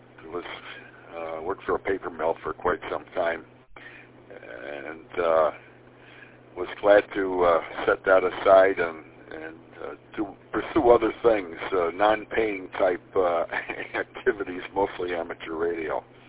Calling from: Manistee, Michigan, United States; I'm down in Manistee

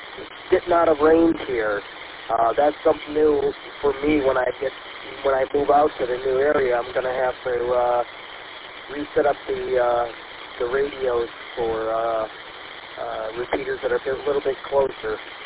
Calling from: Commerce Township, Michigan, United States; Yeah, I'm in Commerce Township, and so I'm not sure what repeater I'm on, to be honest with you right now. I'm coming in from Rose Township.

